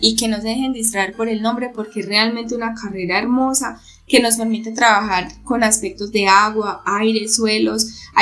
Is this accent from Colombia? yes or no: yes; San Roque, Antioquia, Colombia; soy de San Roque, Antioquia. Y les confieso que cuando empecé la universidad tenía 21 años.